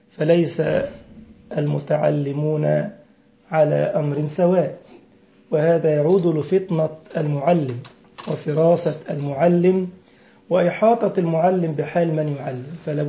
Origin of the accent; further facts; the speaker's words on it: Egypt; يعني أوتوبيس صغير كده عندنا في مصر